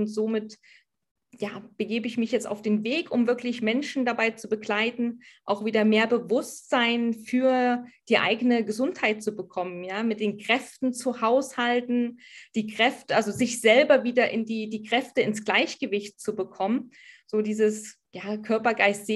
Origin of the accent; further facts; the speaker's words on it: East Germany, Germany; ich bin halt in der DDR groß geworden, da war das alles noch ein bisschen heikler.